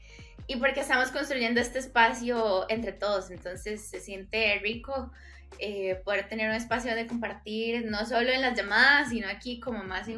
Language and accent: Spanish; San José, Costa Rica; Soy de San José, Costa Rica